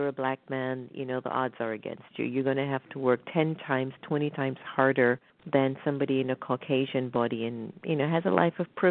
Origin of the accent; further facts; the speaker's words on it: Jamaica; now in United States; a lot of us who are immigrants from other countries, I'm from Jamaica, you're from Haiti.